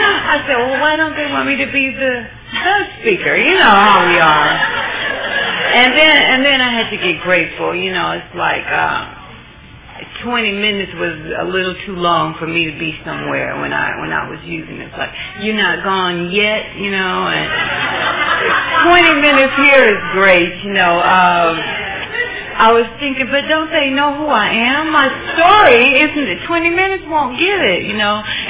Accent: California, United States; And I'm from Riverside County.

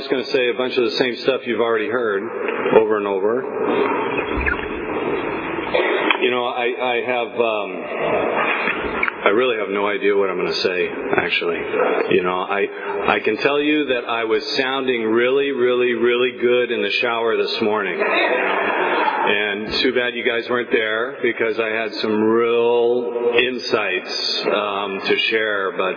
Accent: Fresno, California, United States; I'm an alcoholic. And, I'm from Fresno.

